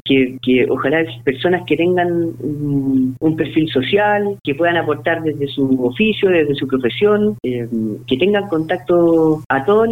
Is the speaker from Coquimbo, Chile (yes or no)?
yes; La Serena, Coquimbo, Chile; Yo soy de La Serena e incluso pertenecía a la directiva de la UDI en la cuarta región.